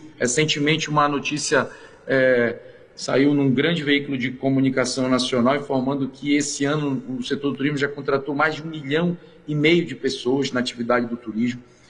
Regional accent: Pará, Brazil; que olhe com atenção para o norte do país, de onde eu sou originário

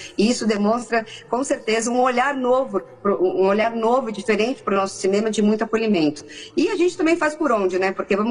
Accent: Brazil; a gente quer o prêmio, nós somos brasileiros, a gente quer festejar

